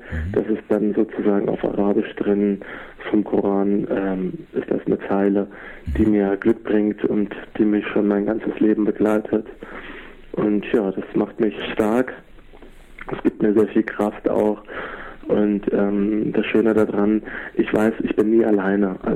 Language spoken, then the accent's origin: German; Germany; also born or lived in Lebanon; Ja, also wir sind aus dem Libanon geflüchtet, also meine Mutter, mein Vater, ich war ein Jahr alt, meine Schwester, die war 2 Jahre alt. Da sind wir aus dem Libanon also geflüchtet wegen dem Bürgerkrieg und sind nach Deutschland gekommen, sind hier groß geworden, hier aufgewachsen.